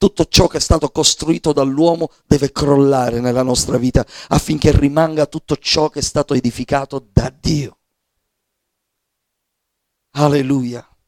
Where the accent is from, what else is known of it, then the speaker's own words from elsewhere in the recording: Sicily, Italy; Sapete, io vengo dalla Sicilia. Noi abbiamo proprio, ce l'abbiamo nel DNA.